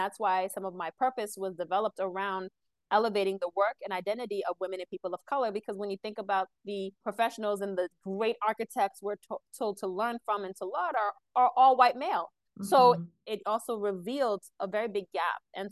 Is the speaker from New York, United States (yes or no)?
yes; Queens, New York, United States; I grew up in Queens in an area called Cambria Heights, which was like 99% Black, 97% Haitian.